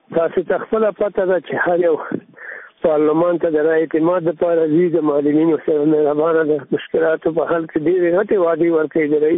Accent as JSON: {"language": "Pashto", "region": "Laghman", "country": "Afghanistan", "said": "زه د لغمان ولایت نه یو ښوونکی"}